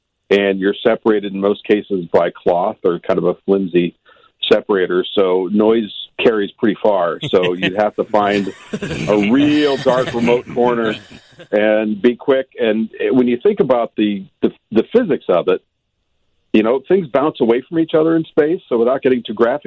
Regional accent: Los Angeles, California, United States; Vivid Video in Los Angeles, my hometown

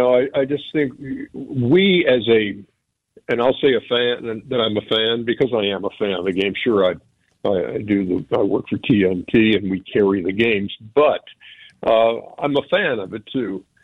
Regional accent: Milwaukee, Wisconsin, United States; moved away; I sure remember growing up in Milwaukee, and I remember snow, and I remember North 68th Street

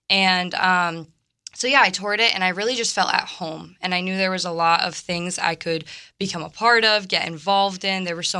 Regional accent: Ellington, Connecticut, United States; I'm from Ellington, Connecticut.

